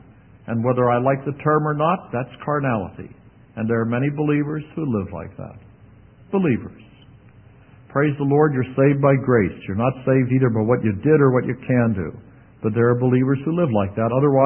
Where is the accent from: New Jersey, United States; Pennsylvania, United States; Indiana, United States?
Pennsylvania, United States; You've got to understand, I was raised near Pittsburgh.